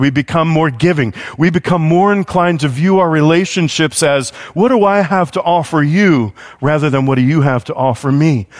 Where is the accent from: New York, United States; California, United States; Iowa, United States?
New York, United States; New York City; Now, I'm from New York. I grew up 5 miles from Wall Street.